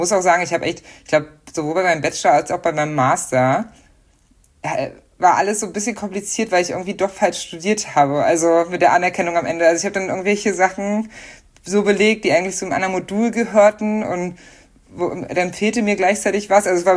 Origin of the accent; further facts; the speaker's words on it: East Germany, Germany; Also wir haben das in Ostdeutschland, wo ich aufgewachsen bin, zumindest so gemacht.